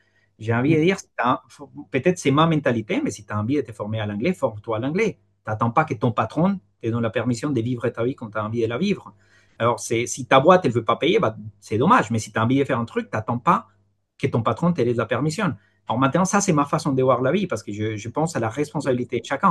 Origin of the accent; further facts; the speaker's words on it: Colombia; Moi, je viens de Colombie.